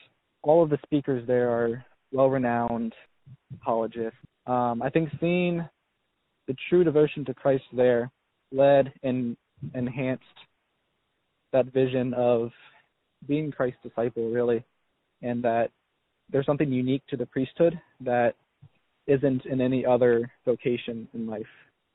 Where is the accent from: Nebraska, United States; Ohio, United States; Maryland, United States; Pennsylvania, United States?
Maryland, United States; Parkersburg; Yeah, I was born and raised in Parkersburg, Maryland. I was raised Protestant, actually.